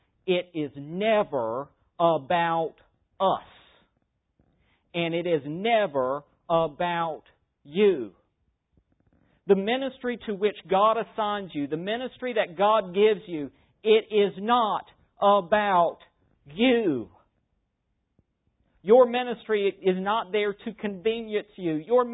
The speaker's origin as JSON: {"language": "English", "town": "Calabash", "region": "North Carolina", "country": "United States", "said": "By the way, I am from North Carolina. Calabash, North Carolina."}